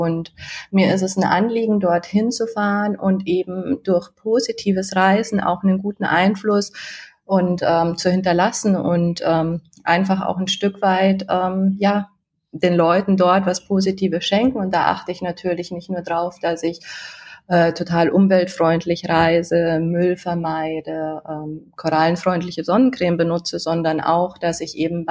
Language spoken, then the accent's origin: German; Bavaria, Germany; habe mich dann eben ins Münchner Umland begeben und habe mir mal meine Heimat ein bisschen genauer angeschaut.